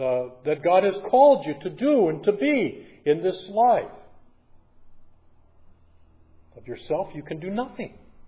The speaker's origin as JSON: {"language": "English", "region": "Michigan", "country": "United States", "said": "I'm from Michigan. Just ask the people of Flint if that's not a problem."}